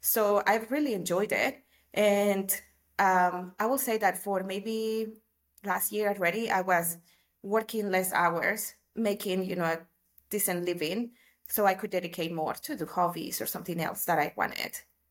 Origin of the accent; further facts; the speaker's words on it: El Salvador; now in Guatemala; I'm based in Guatemala at the moment, but I was born and raised in El Salvador.